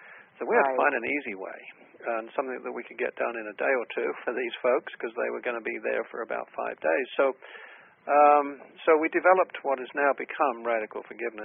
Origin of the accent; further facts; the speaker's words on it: England, United Kingdom; moved away as an adult; now in Atlanta, United States; When I came over from England in 1984